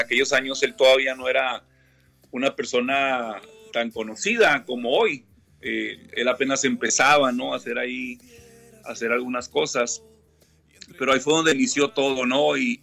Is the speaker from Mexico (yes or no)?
yes; Chihuahua, Mexico; born there; nací en México, nací hace ya 44 años, nací en el norte de México, en un gran estado que se llama Chihuahua, que es frontera con Estados Unidos.